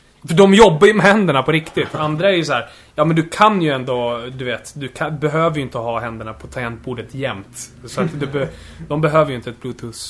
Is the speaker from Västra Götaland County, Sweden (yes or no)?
no; Uppsala, Uppsala County, Sweden; now in Stockholm, Sweden; jag är ju från Uppsala, liksom så här, Uppsala så, och bara flyttat till Stockholm, känner ingen, helt själv.